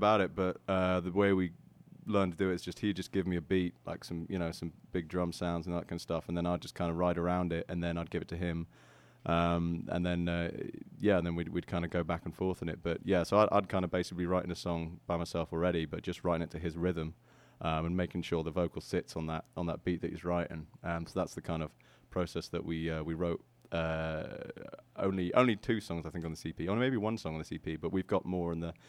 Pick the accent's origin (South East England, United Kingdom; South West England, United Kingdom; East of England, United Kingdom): South West England, United Kingdom; Bristol; also born or lived in Chicago, United States; Yeah. I was born in Bristol, and then when I was about 7, moved over to Chicago, and... Yeah, they moved back when I was about 14 to England.